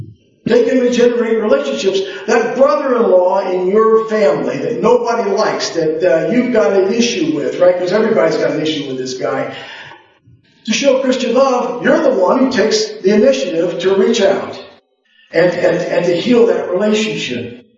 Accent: Florida, United States; You know, when I was a young boy and growing up in Florida, as a youngster with my brothers, I was very timid and reserved.

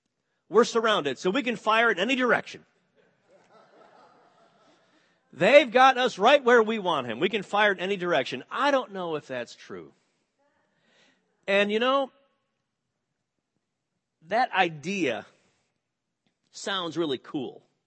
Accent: Midwest, United States; I'm from the Midwest. I mean, I was a suburban kid, so I didn't know anything about this to begin with.

